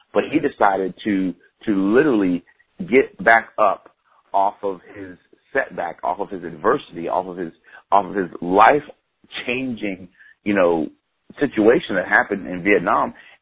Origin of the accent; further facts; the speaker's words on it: Tampa, Florida, United States; I am a down-home, humble cat, man, born and raised in Tampa. I still live in the same city that I was born and raised in, to be honest with you.